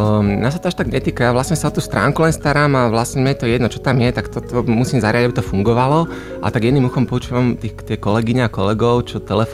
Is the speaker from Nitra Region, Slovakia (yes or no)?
no; Trnava, Trnava Region, Slovakia; ja som z Trnavy, ja som vyrastal v Trnave, tam som robil to plávanie, a potom som odišiel do Bratislavy na školu